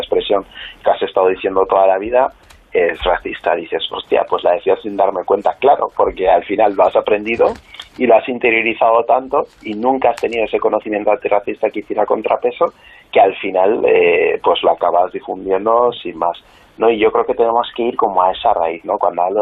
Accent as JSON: {"language": "Spanish", "town": "Huesca", "region": "Aragon", "country": "Spain", "tie": "born there", "said": "ni siquiera hace falta que seas migrante con ser una persona negra, como es mi caso, ya que yo nací en Huesca"}